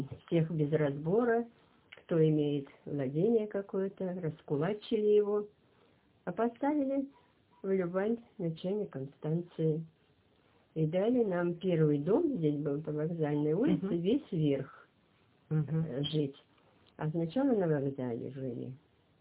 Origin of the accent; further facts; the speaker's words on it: Sestroretsk, Saint Petersburg, Russia; born there; Город Сестрорецк.